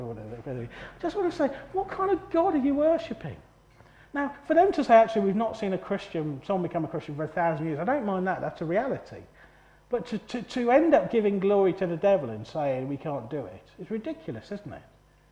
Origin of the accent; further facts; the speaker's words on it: United Kingdom; I can cope, I'm British.